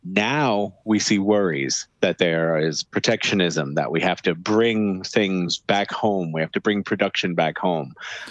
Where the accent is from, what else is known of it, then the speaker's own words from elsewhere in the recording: United States; my home country, the United States.